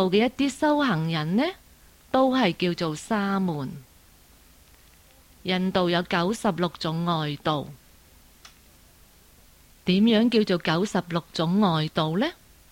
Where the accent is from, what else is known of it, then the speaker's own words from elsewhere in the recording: China; 我们中国人对于来拿饭的人是怎么看的呢？